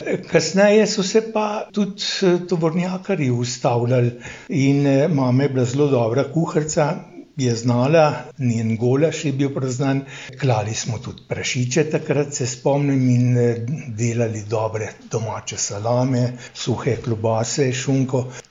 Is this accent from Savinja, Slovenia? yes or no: no; Bloke, Littoral–Inner Carniola, Slovenia; Ja, jaz sem Bločen, ponosen sem, da sem Bločen. Včasih se pohecam, da sem z Bloškega Tibeta.